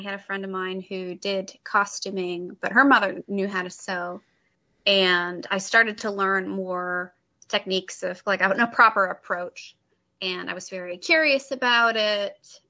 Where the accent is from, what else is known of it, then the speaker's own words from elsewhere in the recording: Midwest, United States; growing up in the Midwest, you know, people who work in the creative field are people that do not live there from the perspective of my family and a lot of people that I knew